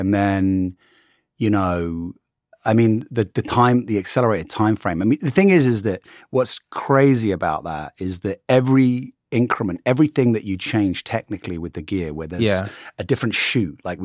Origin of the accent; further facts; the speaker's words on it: England, United Kingdom; I'm English and I think America has, you know, got a lot of stuff that they do with pharmaceuticals.